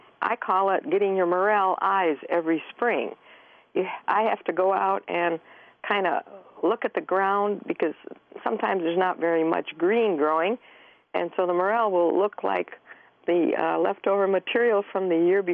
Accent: Flint, Michigan, United States; And then when I was a little girl, I grew up in Genesee County in Flint

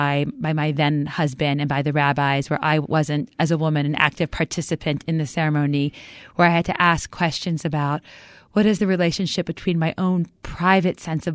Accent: Memphis, Tennessee, United States; Well, I grew up in the Orthodox Jewish community. I actually grew up in Memphis, Tennessee, which is not usually thought of as a stronghold of Jewish communities.

